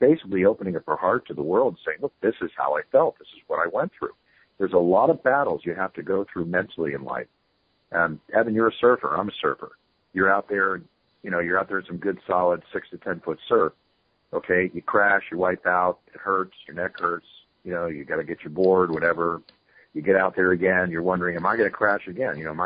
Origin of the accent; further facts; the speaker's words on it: Philadelphia, Pennsylvania, United States; Well, I grew up in Philadelphia as a kid, and I used to go to Atlantic City.